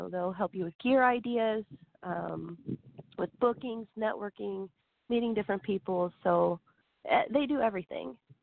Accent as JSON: {"language": "English", "region": "Ohio", "country": "United States", "said": "You know, again, I'm from Ohio. I was living out in San Diego."}